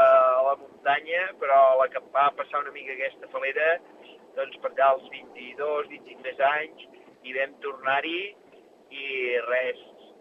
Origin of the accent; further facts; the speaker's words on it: Castellterçol, Catalonia, Spain; amb 14 anys ja vaig anar per primera vegada des del meu poble, des de Castellterçol fins a Montserrat